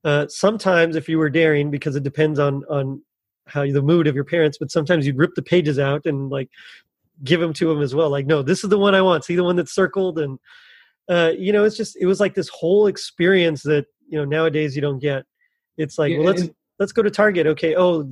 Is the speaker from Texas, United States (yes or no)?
yes; Texas, United States; So like you mentioned, I am from South Texas. And so the closest like basketball team was like the Spurs. Of course, they're in San Antonio.